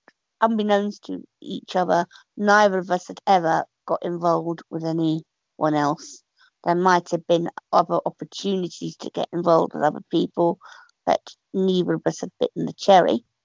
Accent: South East England, United Kingdom; So I grew up in Kent before, mainly in integrated education, before going on to the Royal National College for the Blind in Hereford in 1988.

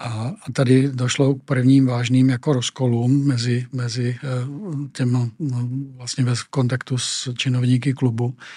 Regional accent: Velké Meziříčí, Vysočina Region, Czechia; u nás ve Velké Meziříčí jsme třeba ještě předtím

